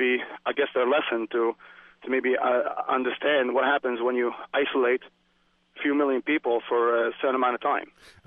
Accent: Tunisia; English is a second language; moved away as an adult; now in United States; I'm an immigrant from North Africa, Tunisia. I've been living in the U.S. for 8 years

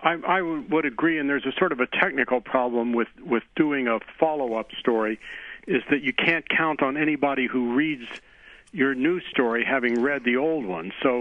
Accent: Kansas City, United States; I'm from Kansas City

